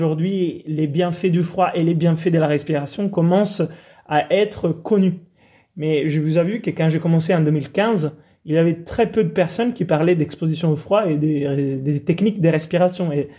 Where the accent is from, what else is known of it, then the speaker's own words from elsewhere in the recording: Italy; French is a second language; moi, je suis italien, grandi sous la côte italienne